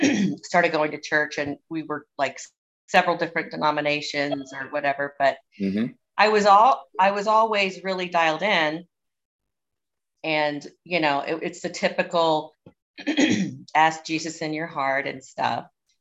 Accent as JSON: {"language": "English", "region": "the South", "country": "United States", "tie": "born or raised there", "said": "I grew up in the South, in the Bible Belt."}